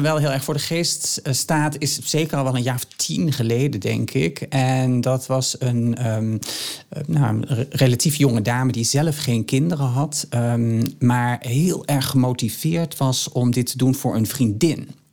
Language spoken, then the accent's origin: Dutch; Netherlands; Het zegt iets over hoe wij daarmee omgaan als Nederlanders.